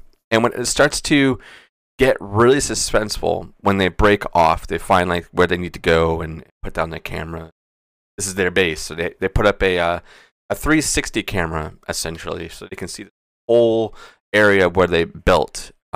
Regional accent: United States; But that's me being an American here.

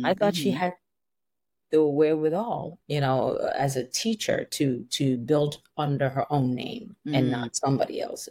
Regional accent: Nigeria; African. I'm Nigerian. I have a 9 to 5.

